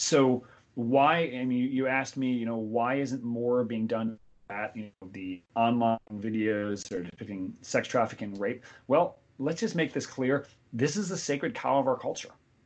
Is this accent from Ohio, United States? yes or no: yes; Cleveland, Ohio, United States; I'm from Cleveland